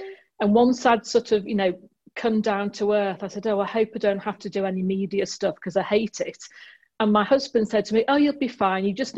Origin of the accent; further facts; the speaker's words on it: North West England, United Kingdom; also born or lived in Leeds; So I was brought up on the Wirral.